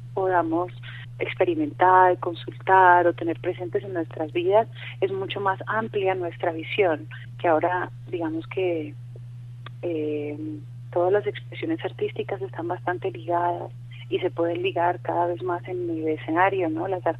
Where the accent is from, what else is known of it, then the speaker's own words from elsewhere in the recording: Cali, Valle del Cauca, Colombia; reconocer un poco mi adolescencia, que fue en Cali